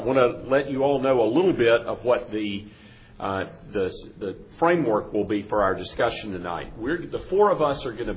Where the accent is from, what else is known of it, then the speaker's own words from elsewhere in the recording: South Carolina, United States; now in Mississippi, United States; When I got here to Mississippi, because I was from South Carolina, some of my Mississippian friends said, you're from way up north.